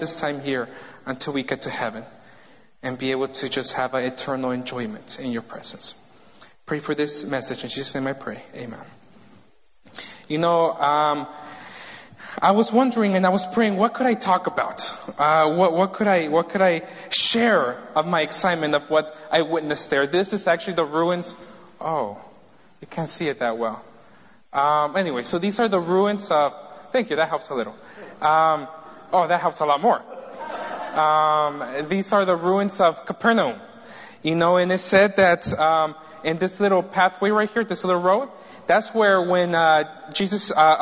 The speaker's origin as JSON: {"language": "English", "region": "California", "country": "United States", "said": "\"Hey, where are you from?\" And I'm like, \"From California.\""}